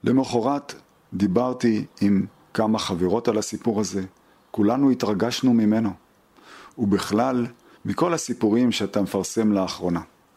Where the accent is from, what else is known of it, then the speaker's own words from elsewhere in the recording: Southern District, Israel; גדלתי בבית לא חרדי ולא חילוני, פר וכזה. באחד משובי הדרום, הבית שלנו היה פשוט מסורתי.